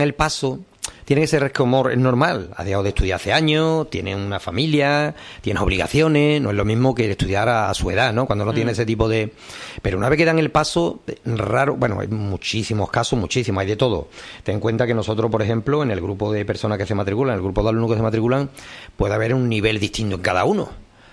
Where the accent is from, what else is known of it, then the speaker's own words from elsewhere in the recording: Lebrija, Andalusia, Spain; yo soy de Lebrija